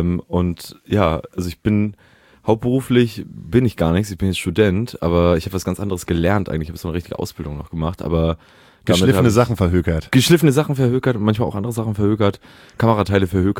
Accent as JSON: {"language": "German", "region": "Schleswig-Holstein", "country": "Germany", "also_born_or_lived": "Bremen / Hanover / Hamburg", "said": "Am Stadtrand. Also eigentlich nach Schleswig-Holstein. Eigentlich bin ich Schleswig-Holsteiner."}